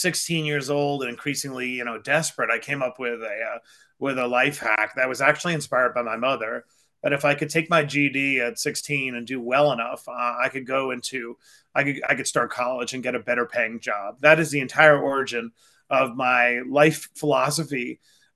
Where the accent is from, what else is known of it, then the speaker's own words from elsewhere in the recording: New York City, New York, United States; Yeah, I grew up in Queens, New York. Shout out to anyone from Queens who's listening. I grew up on Springfield Boulevard, and the background of my early life was extreme abject poverty.